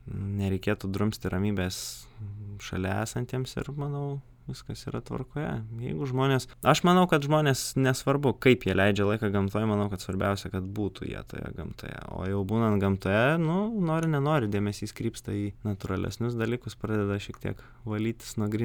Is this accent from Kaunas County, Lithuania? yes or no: yes; Kaunas, Kaunas County, Lithuania; Gimiau augau Kaune, bet turim čia tokį Panemunės šilą, pušyną, tokį gražų